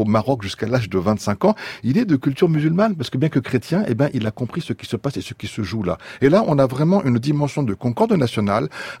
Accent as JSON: {"language": "French", "country": "France", "said": "c'est d'une réaction en tant que citoyen, en tant que français."}